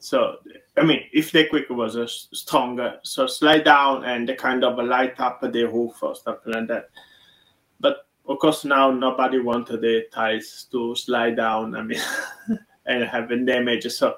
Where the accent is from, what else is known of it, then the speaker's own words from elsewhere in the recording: Italy; now in Japan; You know, I'm from Italy, where in Venice, there are hardly houses that is older than, newer than 200 years old.